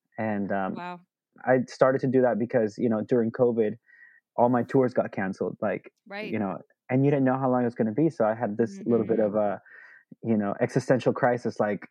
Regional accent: Nicaragua; now in Los Angeles, United States; Born and raised in Nicaragua, had missionary parents, and moved to LA about maybe 5-6 years ago.

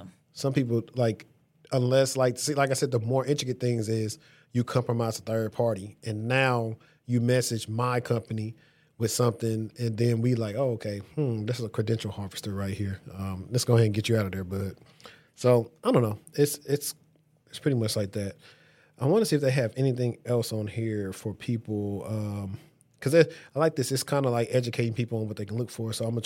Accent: Cleveland, Ohio, United States; I'm from Cleveland. I can't do it like he do it.

